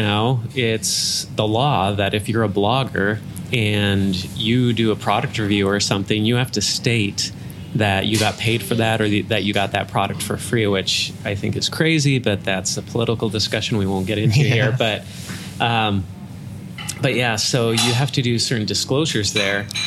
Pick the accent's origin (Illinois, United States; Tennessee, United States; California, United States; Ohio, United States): California, United States; Arcadia; So I grew up in Arcadia, California. And when I was growing up, when I was a little kid, Arcadia was a very milky white place to live, let's just say.